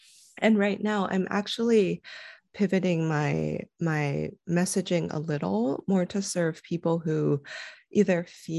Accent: California, United States; But I grew up in California, and there's a large immigrant population in California.

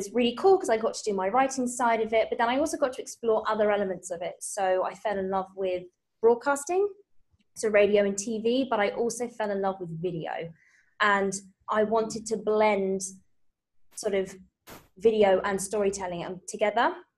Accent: United Kingdom; Well, British, so I'm not drinking tea.

